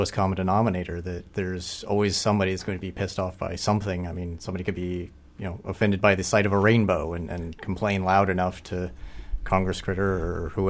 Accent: Canada; I just want to say, as a Canadian who's down here visiting...

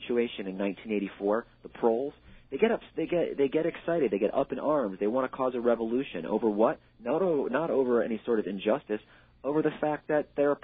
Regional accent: New York, United States; New Yorker, and, you know, I was raised here and bred here and born here.

